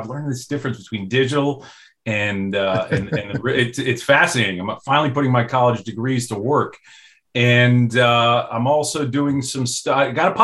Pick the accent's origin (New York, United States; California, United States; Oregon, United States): New York, United States; Growing up in New York, being a Giants fan and kind of seeing this guy